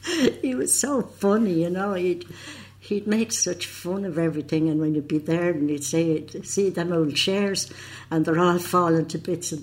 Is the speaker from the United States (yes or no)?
no; Rathcoole, Leinster, Ireland; In Rathcoole, yeah, just down the road, Rathcoole. That's where I was born and reared, yeah, the village.